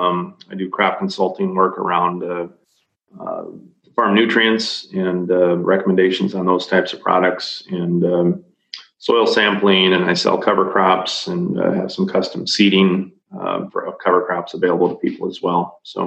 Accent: Buffalo Center, Iowa, United States; So I grew up there. I went to Iowa State University in Ames, Iowa, after I graduated high school in 1998

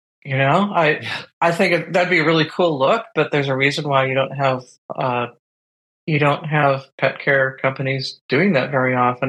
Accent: Wisconsin, United States; I'm in the Dallas Metroplex, and it's massive. It's just where I grew up in Wisconsin

